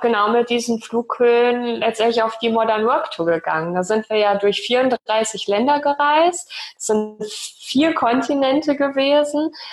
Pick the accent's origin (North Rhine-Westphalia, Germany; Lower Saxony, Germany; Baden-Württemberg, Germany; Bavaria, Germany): Lower Saxony, Germany; Also ich bin keine gebürtige Hamburgerin, auch wenn ich es gerne wäre. Aber also ich bin aufgewachsen im Osnabrücker Land.